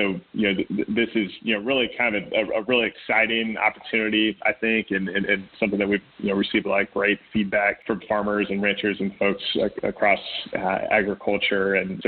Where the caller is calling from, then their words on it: Iowa, United States; And I'm calling in from Iowa.